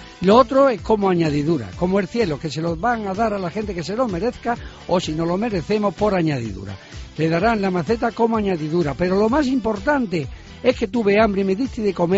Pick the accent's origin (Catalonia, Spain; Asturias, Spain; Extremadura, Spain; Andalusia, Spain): Extremadura, Spain; Cáceres; accent: Cáceres; Guailoba, que decimos nosotros que es el Guadiloba, pero con nuestra lengua madre cacereñina yo digo siempre el Guailoba